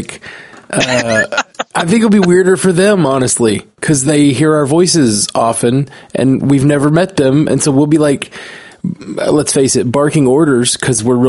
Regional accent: Birmingham, Alabama, United States; But here's the thing. We're from Birmingham, Alabama.

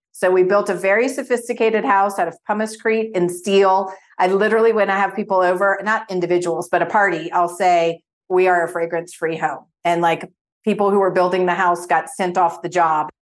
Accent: New Orleans, Louisiana, United States; I grew up in New Orleans, which is where, I mean, when I was drinking coffee, iced coffee.

